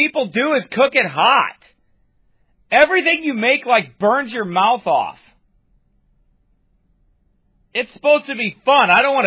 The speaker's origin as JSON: {"language": "English", "country": "Canada", "said": "I'm Canadian."}